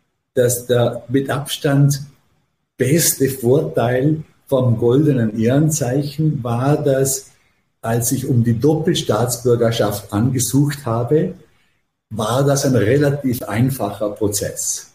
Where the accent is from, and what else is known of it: Austria